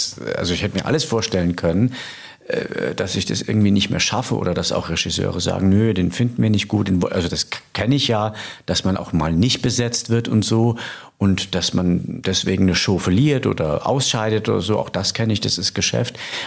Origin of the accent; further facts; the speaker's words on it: Rhineland-Palatinate, Germany; auch wandern in der Pfalz. In meiner Heimat